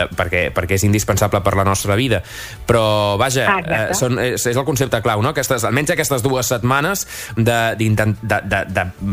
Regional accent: La Bisbal d'Empordà, Catalonia, Spain; Jo soc de la Bisbal

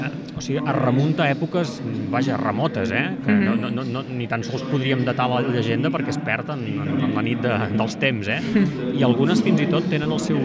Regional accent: Calonge, Catalonia, Spain; Jo, mira, sóc de Calonge, no sé, no?

